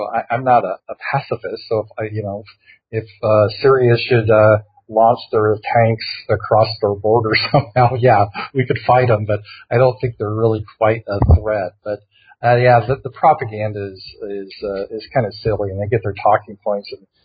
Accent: the South, United States; Well, yeah, you know, hey, I'm just from the South. I'm just a Southern guy.

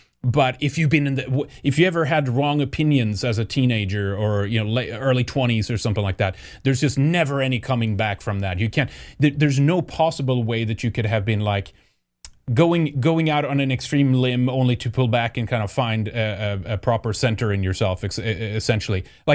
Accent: Sweden; I used to drink too a lot growing up in Sweden.

